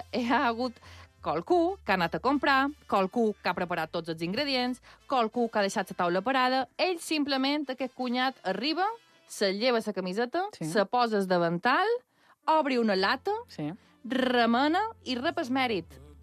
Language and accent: Catalan; Balearic Islands, Spain; en tot cas som els mallorquins.